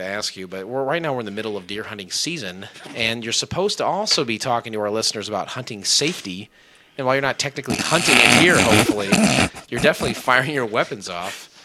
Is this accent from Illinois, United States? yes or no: yes; Illinois, United States; It's true, I am from Illinois.